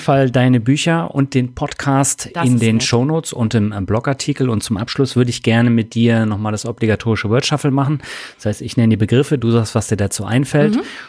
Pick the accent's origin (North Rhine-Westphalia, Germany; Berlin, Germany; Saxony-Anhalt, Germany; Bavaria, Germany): Berlin, Germany; moved away as an adult; also born or lived in Lübeck; Also ich bin gebürtiger Lübecker und mit 5 Jahren nach Berlin und da zur Schule, also Kindergartenschule, Abi habe ich da gemacht